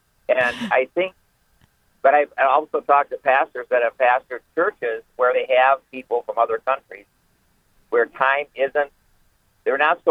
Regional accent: Minnesota, United States; Now, of course, as American, as I am, raised here in Minnesota, on time is important to me.

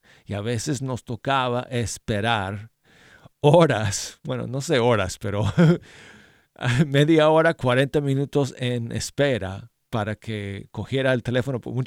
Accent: Denver, Colorado, United States; como me pasaba a mí de joven tratando de llamar a la emisora allá en mi ciudad natal de Denver a la 107.9 FM.

